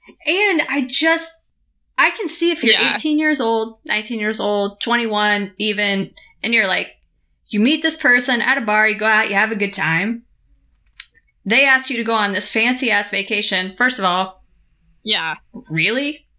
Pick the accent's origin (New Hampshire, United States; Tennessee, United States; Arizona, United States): Tennessee, United States; I am a nice, kind, polite person because I was raised in Tennessee.